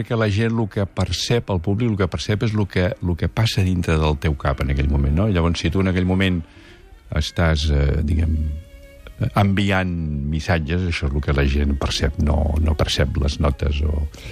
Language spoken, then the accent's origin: Catalan; Andorra; Vam néixer a Andorra, sí, sí.